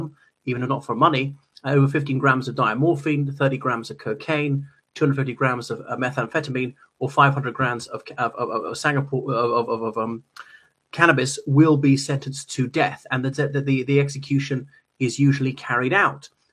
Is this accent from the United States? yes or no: no; Ireland; from Ireland, and this video is to say stop the death penalty in Singapore.